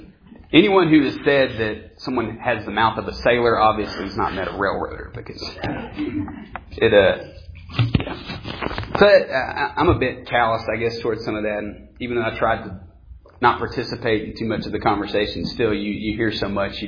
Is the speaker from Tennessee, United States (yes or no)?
yes; Tennessee, United States; But, I was raised in Carter County. And if any of y'all are familiar, it's some of the more unpolished areas of the world.